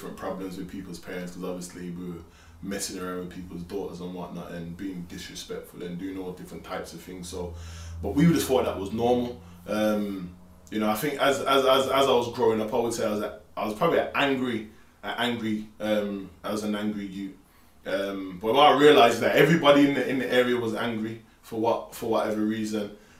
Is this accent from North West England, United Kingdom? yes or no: no; Birmingham, West Midlands, United Kingdom; I'm from Birmingham. I grew up in an area called Birmingham, called Hockley. I was actually born in Handsworth, and at the age of 5, we moved to Hockley. And then I lived in Hockley from about 5 till about 15